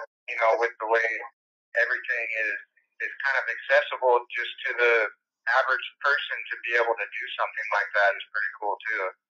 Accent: Washington, United States; But, so we've heard about where you're from my home state of Washington, up in Seattle, in the big city.

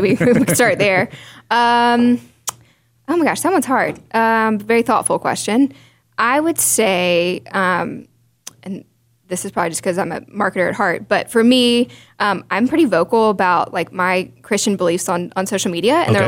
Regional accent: Atlanta, Georgia, United States; but loved growing up in Atlanta. I went to the University of Georgia in Athens, Georgia.

